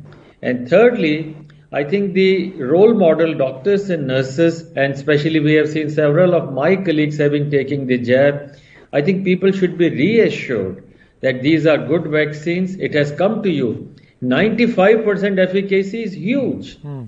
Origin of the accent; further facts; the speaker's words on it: India; English is a second language; I am proud Indian.